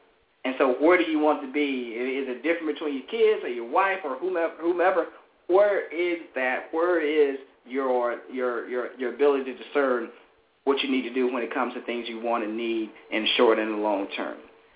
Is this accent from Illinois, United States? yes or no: no; Greenville, Alabama, United States; leaving my hometown, Greenville, Alabama, and being a star and then getting on campus